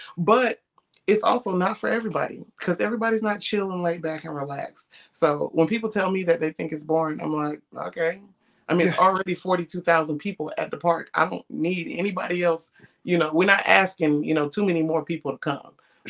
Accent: Augusta, Georgia, United States; I didn't grow up a baseball fan. Mm-hmm. I'm from Augusta, Georgia, and we have the Augusta Green Jackets, but baseball was not pushed in the community at all.

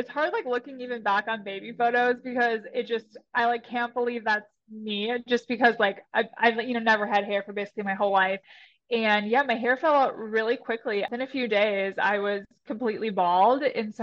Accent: Wisconsin, United States; moved away as an adult; now in Charlotte, United States; I am originally from Wisconsin, born and raised. I moved out to Charlotte, North Carolina after college

